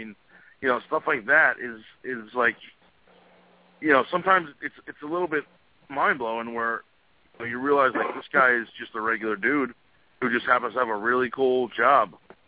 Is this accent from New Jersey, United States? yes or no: yes; New Jersey, United States; from Jersey.